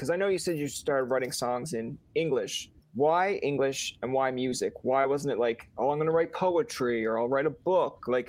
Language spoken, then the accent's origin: English; Newfoundland and Labrador, Canada; I come from Newfoundland